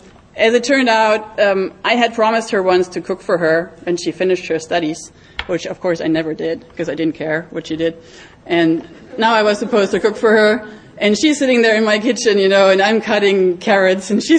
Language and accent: English; Sweden; English is a second language; I really wanted to go to Stockholm because I'm from Sweden, you know.